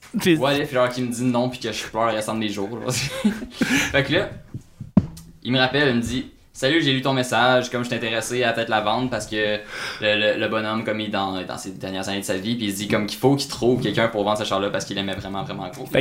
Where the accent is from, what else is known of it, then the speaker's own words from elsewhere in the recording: Sherbrooke, Quebec, Canada; Moi, je suis de Sherbrooke. Je m'en vais étudier à Longueuil parce qu'il y a le cours qui se passe là-bas.